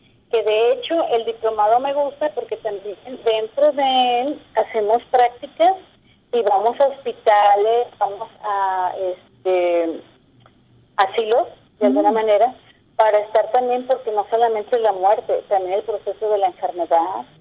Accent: Autlán, Jalisco, Mexico; now in Guadalajara, Mexico; No sé si sabes, pero yo soy de Autlán.

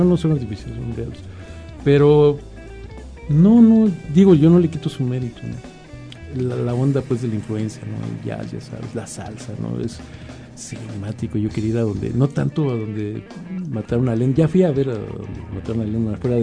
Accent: Mexico City, Mexico; now in Guadalajara, Mexico; porque vivo en Guadalajara, soy del DF, pero tengo ya muchos años viviendo en Guadalajara, 30 años.

